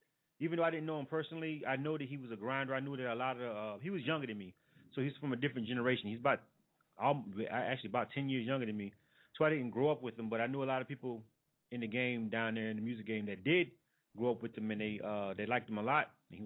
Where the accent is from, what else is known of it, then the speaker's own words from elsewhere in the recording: Panama City, Florida, United States; one of the a local artists down where I'm from. I'm actually from Panama City, Florida, for those of you who don't know.